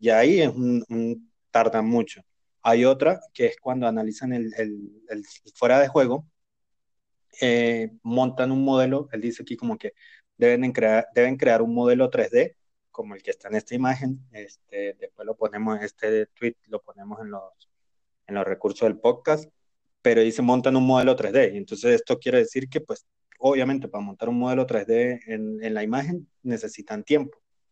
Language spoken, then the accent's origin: Spanish; Venezuela; yo como venezolano puedo dar mi opinión